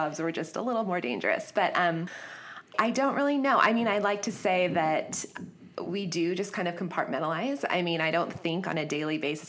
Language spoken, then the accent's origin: English; San Diego, California, United States; I grew up here in San Diego.